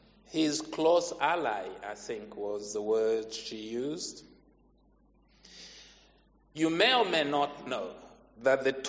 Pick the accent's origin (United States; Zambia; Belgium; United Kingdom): Zambia; My home country, Zambia, is somewhere around 108 in a list of 190 countries.